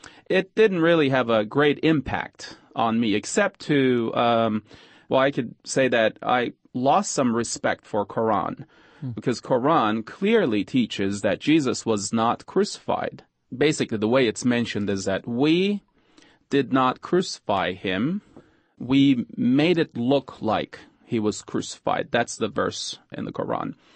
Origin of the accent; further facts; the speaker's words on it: Istanbul, Turkey; Well, I was born in Istanbul, the ancient Constantinople. Grew up there as a Muslim. Yes, my parents are Muslims from a Sunni background.